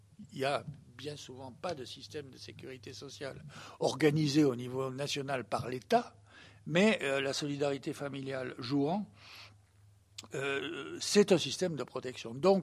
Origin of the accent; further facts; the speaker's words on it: France; ou la France, moi je suis français